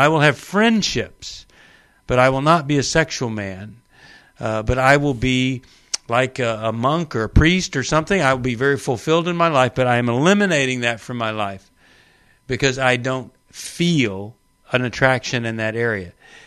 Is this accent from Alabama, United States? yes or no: no; Texas, United States; Now, I know this feeling. I was raised in Texas.